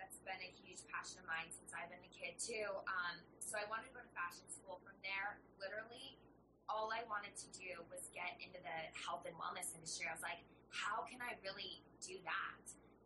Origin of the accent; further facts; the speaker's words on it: Idaho, United States; So I grew up in Idaho in a really sports-driven family.